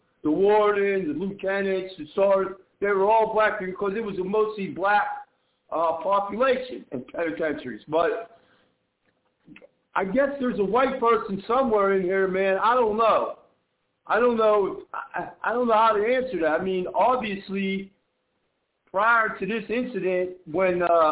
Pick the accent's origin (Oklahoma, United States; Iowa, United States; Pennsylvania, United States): Pennsylvania, United States; Beaver Falls; I'm from Beaver Falls, PA. It's right outside of Pittsburgh, PA.